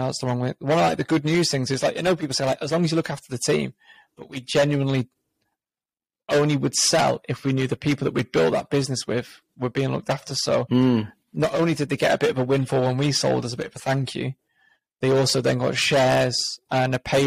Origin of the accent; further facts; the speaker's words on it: Warrington, North West England, United Kingdom; we're 4 idiots from Warrington, no experience in this industry, no investors.